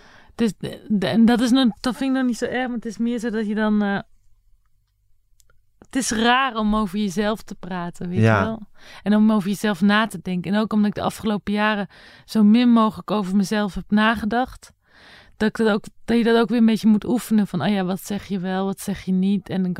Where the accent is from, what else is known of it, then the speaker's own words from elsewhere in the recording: Antwerp, Flanders, Belgium; Antwerpen.